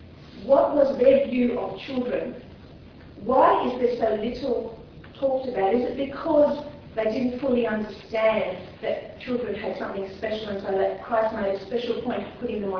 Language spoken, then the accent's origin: English; Brisbane, Queensland, Australia; I'm from Brisbane, Australia.